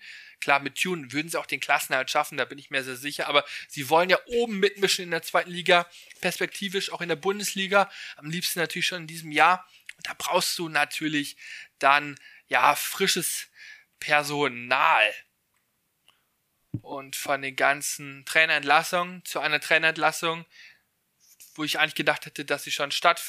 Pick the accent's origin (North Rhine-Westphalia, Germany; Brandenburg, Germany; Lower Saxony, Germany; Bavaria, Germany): North Rhine-Westphalia, Germany; born there; Komme gebürtig aus dem Westmünsterland